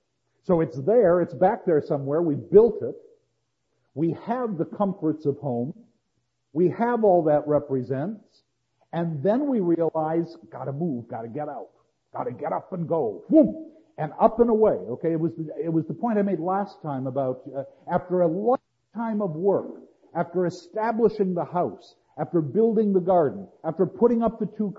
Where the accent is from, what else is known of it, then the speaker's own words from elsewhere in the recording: United States; All this will be done for me because I am an American, and this is what I have earned.